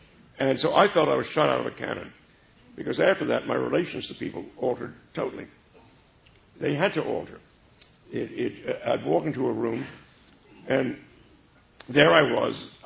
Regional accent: Brooklyn, New York, United States; because I grew up in Brooklyn. I was a nice Jewish middle-class boy in Brooklyn.

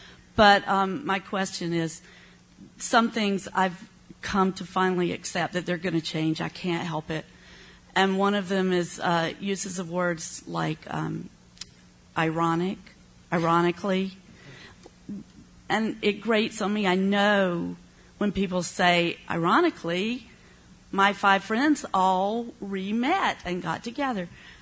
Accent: the South, United States; accent: Southern; just as an English speaker, although a Southern, and I don't know the difference between pen and pin.

